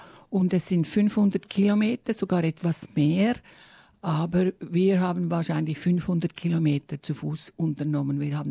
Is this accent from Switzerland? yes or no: yes; Zurich, Switzerland; now in Australia; Ich bin Schweizerin und Australierin. Ich bin aus dem Zürcher Gebiet, aber nicht Stadt Zürich, sondern ist eine kleine ländliche Ortschaft Richtung Schaffhausen. Also ich bin eigentlich ganz nahe an der deutschen Grenze.